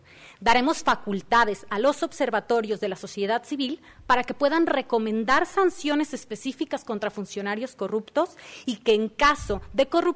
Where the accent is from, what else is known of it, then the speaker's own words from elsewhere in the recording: Tequila, Jalisco, Mexico; soy originaria de Tequila, la tierra que le otorga identidad a Jalisco y a México ante el mundo.